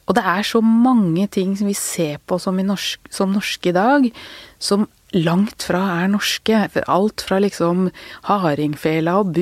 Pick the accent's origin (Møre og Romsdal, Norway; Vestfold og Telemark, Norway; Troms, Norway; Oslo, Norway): Oslo, Norway; Sånn var det ikke når jeg vokste opp i Groruddalen, det helt riktig.